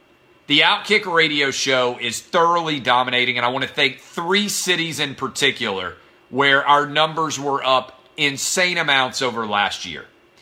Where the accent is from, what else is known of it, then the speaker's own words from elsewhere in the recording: Nashville, Tennessee, United States; we are up over 100% in the city of Nashville, my hometown.